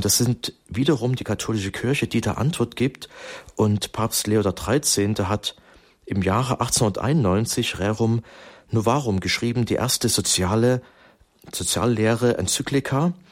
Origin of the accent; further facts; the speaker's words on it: Germany; Und so sind wir Deutsche bekannt